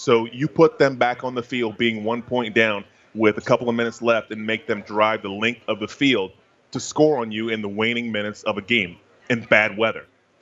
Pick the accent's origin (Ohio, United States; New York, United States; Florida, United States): Florida, United States; Tallahassee; Drove up to Tallahassee to my hometown, you know, and visited with Jimbo Fisher and watched them.